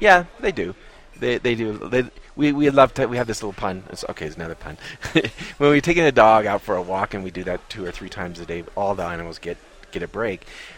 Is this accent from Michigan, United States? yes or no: no; Alaska, United States; as you know, I'm from Alaska